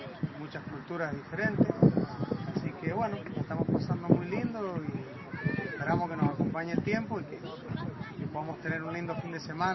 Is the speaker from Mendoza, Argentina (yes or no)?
yes; Mendoza, Argentina; yo soy de Mendoza, Argentina.